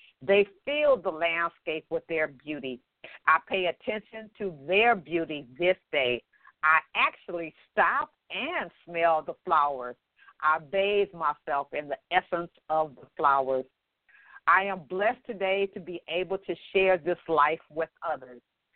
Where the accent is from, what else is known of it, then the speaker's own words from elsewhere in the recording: Los Angeles, California, United States; she's going to be sharing with us some of the programs that she has that's operating right there in my hometown, Los Angeles.